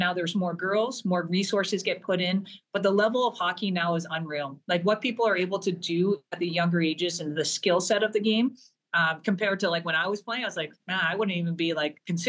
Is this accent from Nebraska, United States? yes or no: no; Bridgeport, Connecticut, United States; I grew up in Connecticut playing. So you play with the boys, and I was really, really blessed. I played and grew up at the Wonderland of Ice in Bridgeport, Connecticut.